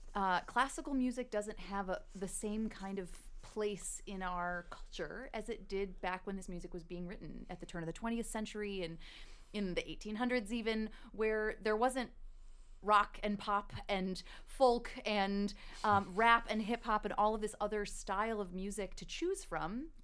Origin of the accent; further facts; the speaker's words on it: Minneapolis, Minnesota, United States; I'm from Minneapolis.